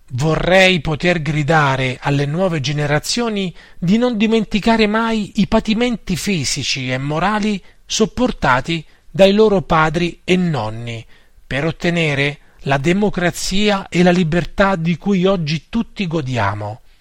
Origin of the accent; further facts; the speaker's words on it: Pozzonovo, Veneto, Italy; now in Monselice, Italy; Lo feci prima a Pozzonovo, mio paese di origine, poi a Monselice, dove risiedo.